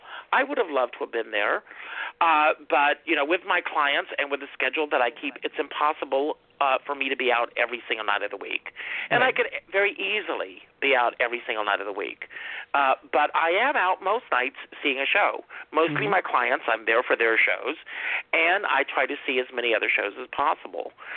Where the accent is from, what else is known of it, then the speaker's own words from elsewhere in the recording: Conway, South Carolina, United States; Well, I grew up in Conway, South Carolina.